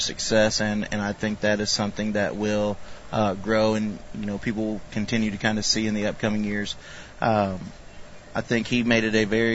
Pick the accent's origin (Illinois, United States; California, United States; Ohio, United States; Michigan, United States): Illinois, United States; Jacksonville; Born and raised in Jacksonville. I played for JHS and then went and played 4 years for Monmouth College